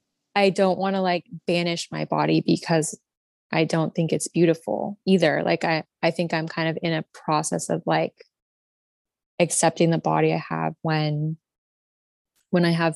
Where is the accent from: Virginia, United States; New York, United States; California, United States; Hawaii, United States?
California, United States; moved away as an adult; And I knew that if I stayed in California, it was too expensive. And I had also, I'm from California.